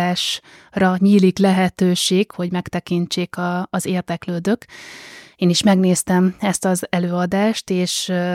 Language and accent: Hungarian; Hungary; now in Budapest, Hungary; Egyébként én egy közel 2000 fős településről származom, úgyhogy tényleg sokkolóan hatott, amikor először Budapestre felköltöztem